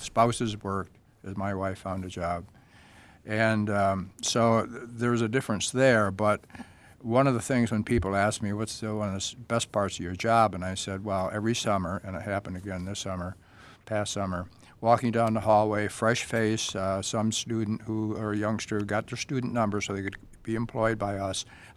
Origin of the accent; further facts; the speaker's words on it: New York, United States; also born or lived in Buffalo; Actually, I was raised near Syracuse.